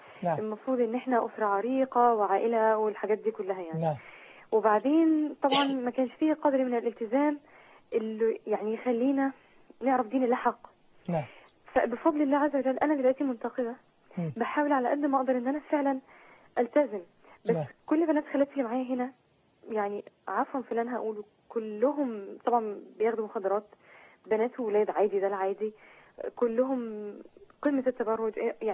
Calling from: Alexandria, Alexandria Governorate, Egypt; دلوقتي أنا من اسكندرية

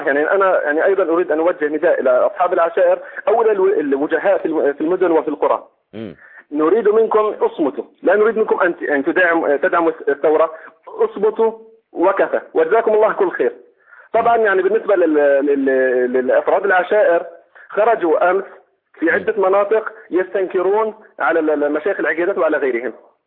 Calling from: Homs, Homs Governorate, Syria; أخي أنا حكيت من حمص.

